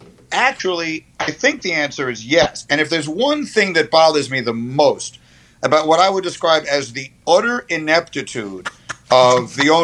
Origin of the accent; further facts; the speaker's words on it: New York, United States; I grew up in New York in the 70s.